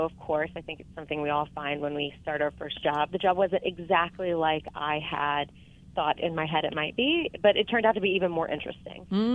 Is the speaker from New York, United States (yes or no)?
no; Georgia, United States; You know, I grew up in Georgia. I went to school at Mercer University in Macon, and I applied to and enrolled in the business school